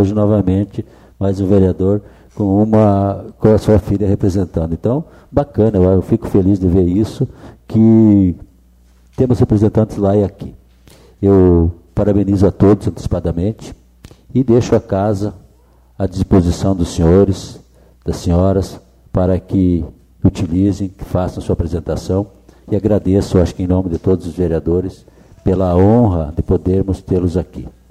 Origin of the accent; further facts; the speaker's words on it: Brazil; obviamente eu sou brasileiro, esse é o meu país